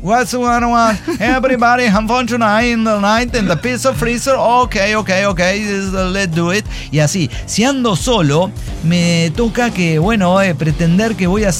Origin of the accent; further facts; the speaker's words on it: Mexico; es que soy mexicano